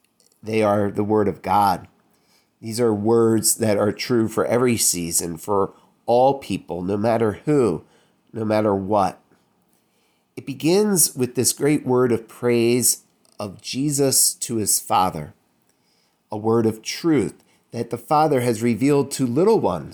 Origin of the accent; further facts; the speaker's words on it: Philadelphia, Pennsylvania, United States; Growing up in Philadelphia, I always thought a yolk was that yellow part of an egg.